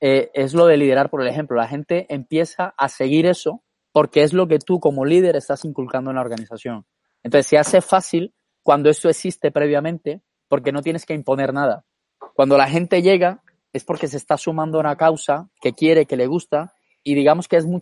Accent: Santa Marta, Magdalena, Colombia; now in Spain; yo personalmente soy colombiano, ¿eh? Soy de Santa Marta. Entonces, conozco esta experiencia porque he tenido trabajos allí antes de vivir en España.

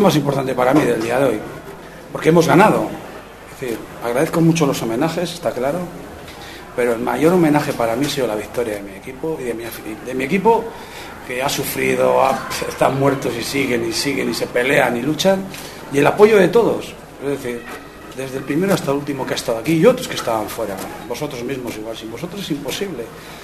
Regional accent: Valladolid, Castile and León, Spain; Soy de Valladolid, ¿no? Si soy de Valladolid, hoy nos hemos dado cuenta que es muy importante.

